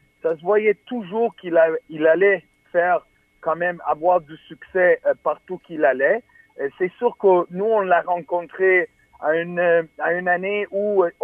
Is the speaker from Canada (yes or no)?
yes; Canada; Je suis canadien.